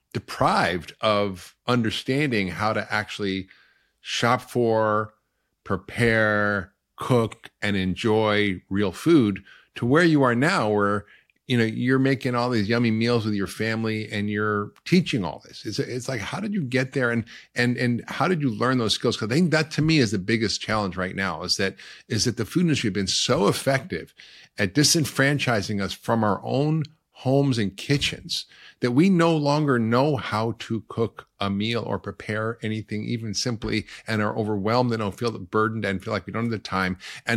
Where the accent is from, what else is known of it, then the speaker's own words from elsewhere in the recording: Toronto, Ontario, Canada; my mom had a garden when we were growing up in Toronto